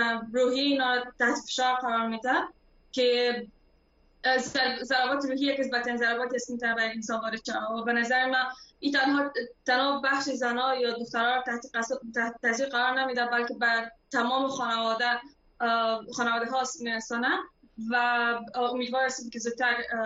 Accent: Afghanistan; ما از افغانستان هستیم

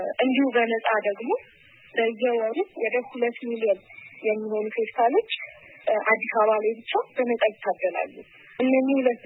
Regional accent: Hawassa, Sidama, Ethiopia; እኔ ማለት ተወልጄ ያደኩት ሐዋሳ ነው። ከሶስት ወቶቼ ጋር ነው ያደኩት።

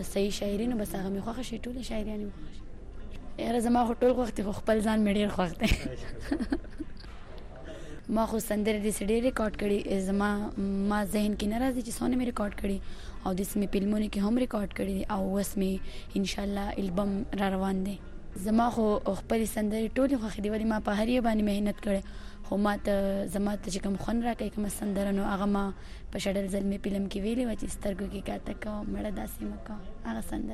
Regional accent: Swat, Khyber Pakhtunkhwa, Pakistan; زه د سوات اوسیدونکی یم

